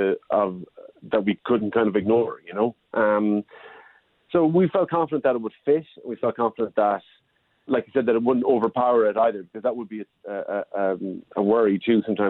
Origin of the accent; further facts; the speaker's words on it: Ireland; Well, I grew up in Ireland in the 80s, where factory closures were kind of a common thing.